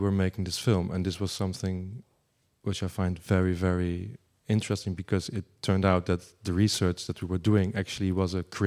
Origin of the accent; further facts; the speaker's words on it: Arnhem, Gelderland, Netherlands; English is a second language; I'm from this town, I'm from Arnhem, I was born, raised, studied, I live there, I will maybe be buried there as well